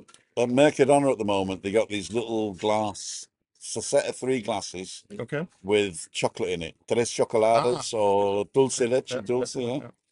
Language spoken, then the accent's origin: English; England, United Kingdom; now in Tenerife, Spain; I'm British, you know, like English summer all year round here.